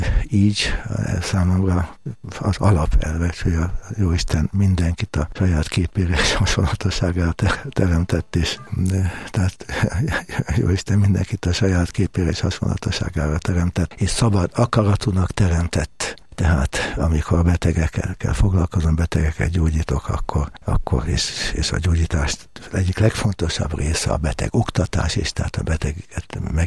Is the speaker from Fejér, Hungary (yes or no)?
no; Balatonszemes, Somogy, Hungary; also born or lived in Budapest; nálunk a család az egy olyan család, ez egy hívő katolikus család volt, ebben nőttem bele. Tehát olyan különösebben gyerekkoromban Balatonszemesen éltünk, a háború alatt oda kerültünk, hát nem is volt lakásunk, társbéletben laktunk Budapesten